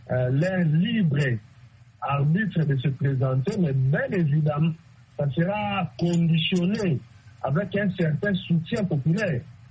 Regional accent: DR Congo; Mais chez nous, en République démocratique du Congo, les pratiques n'est pas encore en vigueur.

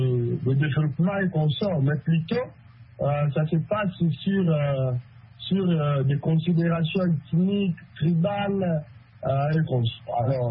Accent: DR Congo

